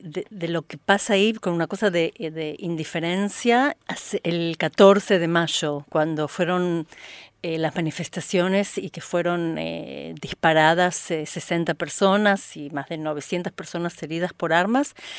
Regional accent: Israel; Spanish is a second language; israelí, nosotros trabajamos para un cambio de conciencia de la sociedad israelí

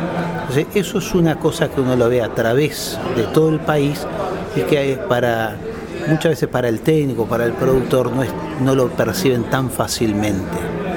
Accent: Uruguay; nuestro acervo cultural como uruguayos

